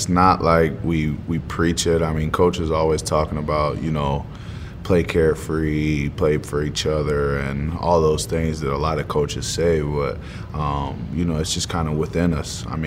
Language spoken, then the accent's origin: English; Richmond, Indiana, United States; I mean, growing up in Richmond, Indiana, a small town of like 30,000 people, you gotta fight for your respect